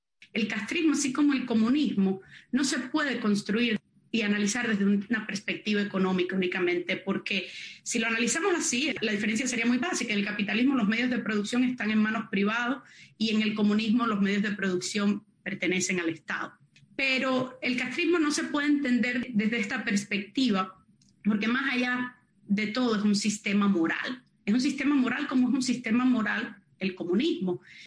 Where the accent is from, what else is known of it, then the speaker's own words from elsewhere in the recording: Costa Rica; now in United States; lo que yo viví como refugiada política desde los 9 años en un país latinoamericano. Yo me crié en Costa Rica, una socialdemocracia, sin ejército.